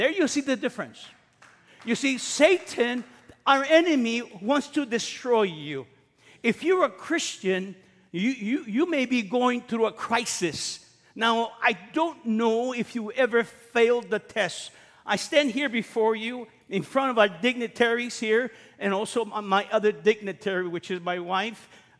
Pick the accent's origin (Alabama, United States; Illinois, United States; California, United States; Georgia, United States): California, United States; East Los Angeles; Think about it. We're from East Los, and we're in the Garden of Gethsemane.